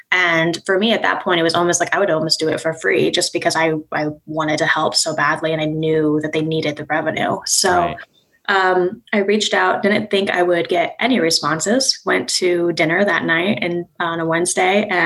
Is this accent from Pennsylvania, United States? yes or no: no; Kansas City, Missouri, United States; also born or lived in Lexington; I was living in Lexington, Kentucky. I grew up in Kansas City. Okay. I'm back in Kansas City now.